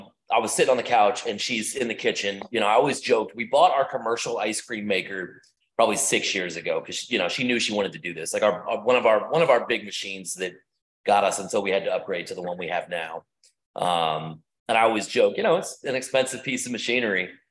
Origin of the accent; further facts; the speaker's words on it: New Orleans, Louisiana, United States; I'm not from Chicago. I'm from New Orleans.